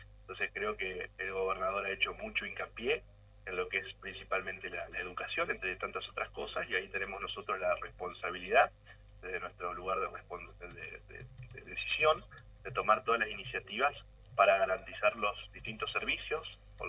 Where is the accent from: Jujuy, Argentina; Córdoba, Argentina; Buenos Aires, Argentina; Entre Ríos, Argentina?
Entre Ríos, Argentina; Nogoyá; Nogoyá, que es mi ciudad de origen